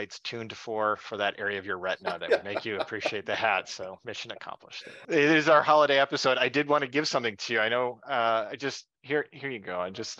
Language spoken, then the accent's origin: English; Midwest, United States; Because I'm a Midwesterner and I think there's a general, I don't know, there's a certain amount of conservatism in that the Midwest is known for in general.